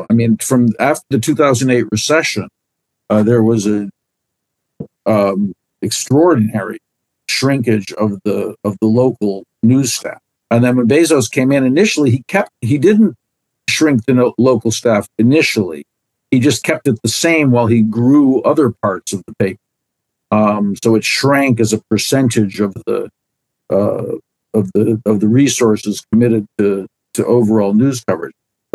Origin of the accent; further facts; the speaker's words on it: Bethesda, Maryland, United States; since I was a kid, growing up in Chevy Chase in Bethesda, Maryland.